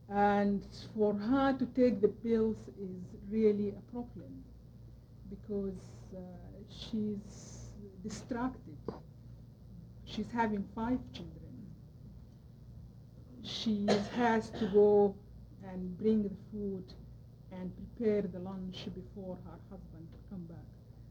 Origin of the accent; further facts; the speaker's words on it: Sudan; And here I am from Sudan, Africa.